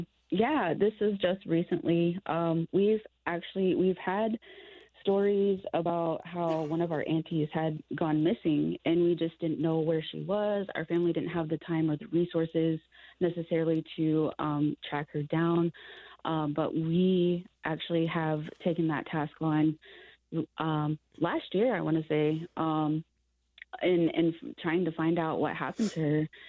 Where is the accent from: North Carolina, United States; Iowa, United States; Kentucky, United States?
Iowa, United States; Waterloo; I grew up actually in Waterloo, Iowa. I was adopted by my auntie, and then she got divorced from her, from who she was married. So I ended up actually growing up with my father in Waterloo.